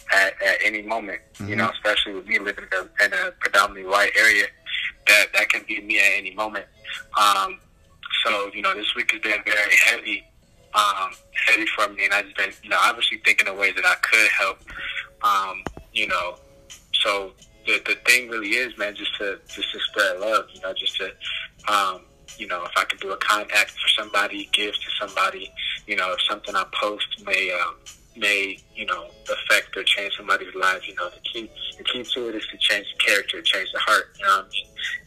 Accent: Gurnee, Illinois, United States; What's up, y'all? … from Gurnee, Illinois.

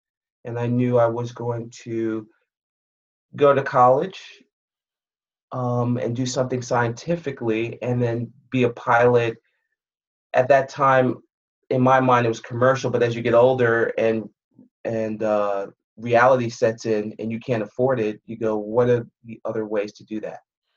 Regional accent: Bronx, New York, United States; I was born and raised in the Bronx. So in a place called Co-op City, to all my Co-op Cityites out there, what's up?

